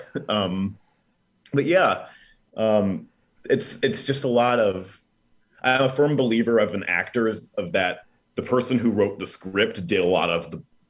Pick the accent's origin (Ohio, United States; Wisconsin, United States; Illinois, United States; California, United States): Illinois, United States; Winthrop Harbor; I grew up in Winthrop Harbor, Illinois, but I was going to school at UW Parkside up in Kenosha